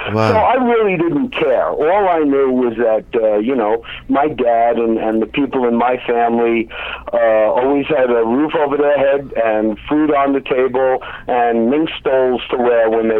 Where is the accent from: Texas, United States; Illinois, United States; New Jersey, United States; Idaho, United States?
New Jersey, United States; As you can tell from this barely audible accent that I have, I'm from the New Jersey area.